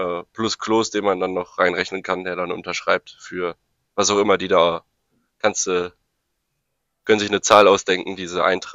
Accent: Bielefeld, North Rhine-Westphalia, Germany; Also als Bielefelder wurde da noch ein bisschen rausgenommen.

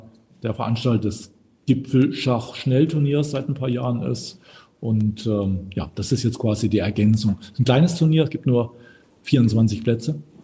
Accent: Karlsruhe, Baden-Württemberg, Germany; Ich bin ja auch Karlsruher, also insofern, dass ich da aufgewachsen bin und jetzt wieder regelmäßig da bin, aus familiären Gründen.

